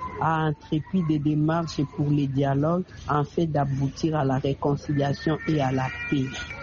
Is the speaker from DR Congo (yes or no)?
yes; DR Congo; Chez nous, en RDC, il est difficile de promouvoir la culture du pardon et de la réconciliation.